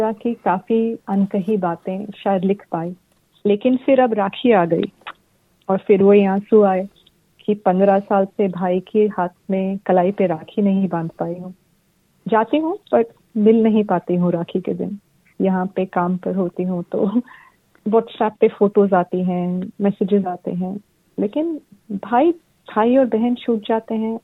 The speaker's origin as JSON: {"language": "Hindi", "country": "India", "said": "मैं बहुत proud Indian हूँ। इंडिया से मेरी पहली पहचान है। मेरा एक्सेंट, मेरा स्किन कलर ही नहीं, मेरा वैल्यू सिस्टम सबसे पहले, कि मैं दुनिया के किसी भी कोने में रहूं, मेरी पहचान भारतीय है।"}